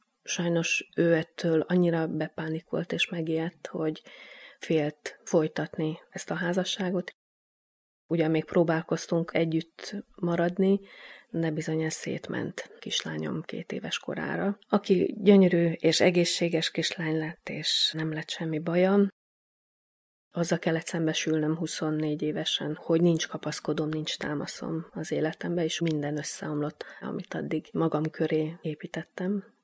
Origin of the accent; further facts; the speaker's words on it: Transdanubia, Hungary; born there; now in Budapest, Hungary; 1964-ben születtem egy dunántúli kisvárosban. Budapesten élek